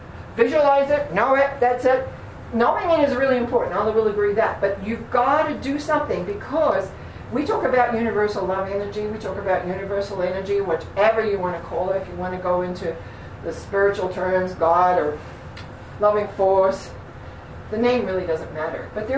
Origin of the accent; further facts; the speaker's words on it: New Zealand; I'm from New Zealand, which is why I sometimes have a funny accent. Long time ago, but it's still there at times.